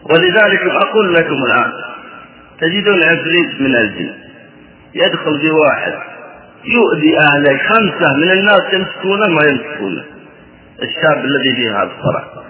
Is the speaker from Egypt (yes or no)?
no; Najd, Saudi Arabia; فسحر التخييل نسميه عندنا بنجد الجمرجة